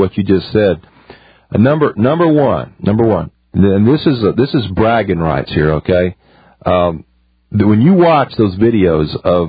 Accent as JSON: {"language": "English", "town": "Austin", "region": "Texas", "country": "United States", "tie": "born or raised there", "said": "That video came from Austin, Texas. That came from my hometown."}